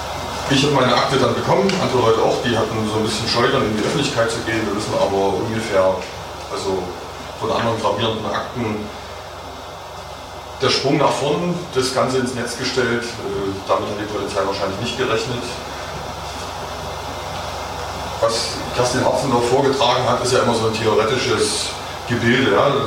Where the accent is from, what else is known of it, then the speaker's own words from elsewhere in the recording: Dresden, Saxony, Germany; ich bin Dresdner